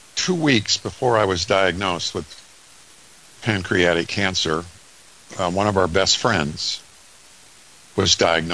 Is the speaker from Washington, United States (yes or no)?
no; Grand Rapids, Michigan, United States; I was born and raised in Grand Rapids